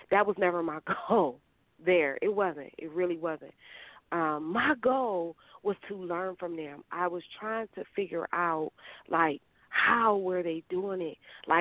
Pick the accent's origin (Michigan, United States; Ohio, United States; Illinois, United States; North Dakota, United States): Ohio, United States; Cleveland; as a girl born and raised in Cleveland, Ohio, from a blue-collar family.